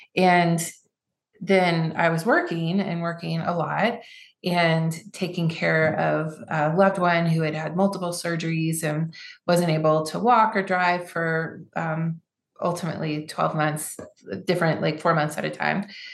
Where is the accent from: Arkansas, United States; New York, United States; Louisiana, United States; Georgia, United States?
Georgia, United States; Savannah; I grew up in Savannah, and I lived on Isle of Hope, and there's lots of bugs and nature and mosquitoes and, you know, spiders and all kinds of things.